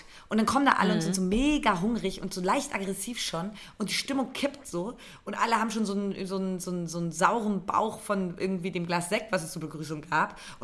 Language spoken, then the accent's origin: German; Brandenburg, Germany; now in Cologne, Germany; die werde ich nicht in Köln verbringen, sondern in meiner Heimat in Berlin.